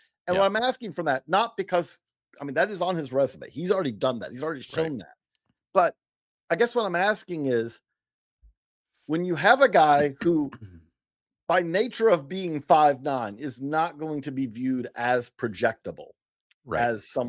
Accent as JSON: {"language": "English", "town": "Perry", "region": "Georgia", "country": "United States", "said": "I'm from Perry. Houston County High is the big high school that's in between the two, which is really the area that's blown up since I left many, many years ago."}